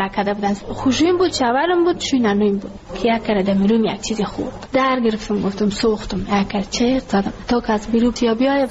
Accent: Ghazni, Afghanistan; now in Kabul, Afghanistan; ما کابل آمده از غزنی هستیم

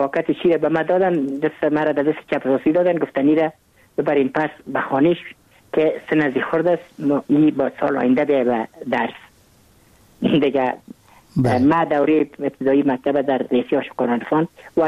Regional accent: Kabul, Afghanistan; ما متولد کابل هستم، در نای اول کابل تولد شدیم.

